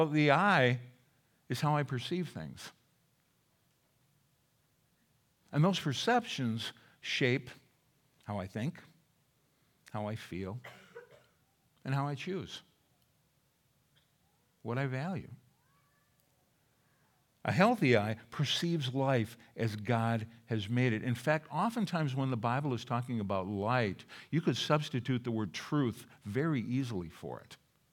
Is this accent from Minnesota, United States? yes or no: yes; Minnesota, United States; I grew up in Minnesota